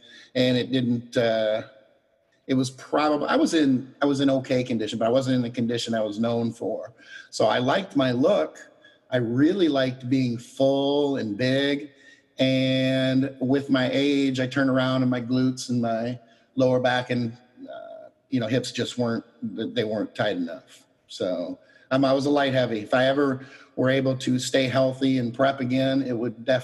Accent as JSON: {"language": "English", "town": "Battle Creek", "region": "Michigan", "country": "United States", "tie": "born or raised there", "lives_now": "Fort Lauderdale, United States", "said": "We're in Fort Lauderdale now, but we're both originally from Michigan. Southwest Michigan. I grew up in Battle Creek, cereal capital of the world."}